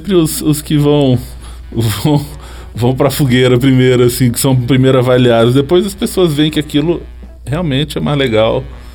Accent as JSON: {"language": "Portuguese", "country": "Brazil", "said": "as pessoas não têm dúvida que a gente é do Brasil."}